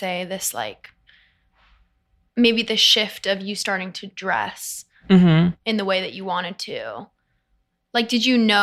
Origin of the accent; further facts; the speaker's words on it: Seattle, Washington, United States; When I turned 17, I'm from Seattle, and I was like, get me out of here. Get me to the big city.